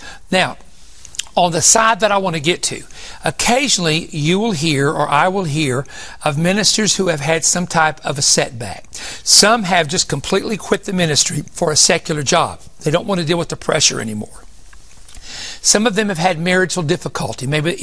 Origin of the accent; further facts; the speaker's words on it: Big Stone Gap, Virginia, United States; As a child, growing up in Big Stone Gap, Virginia, I can remember many of the great services that we had in the local church